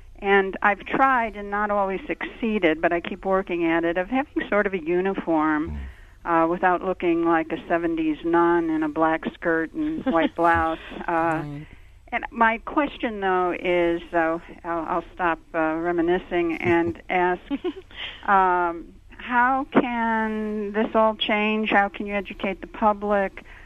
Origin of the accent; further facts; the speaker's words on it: Chicago, Illinois, United States; Growing up in Chicago, I loved Marshall Fields, and you'd have lunch.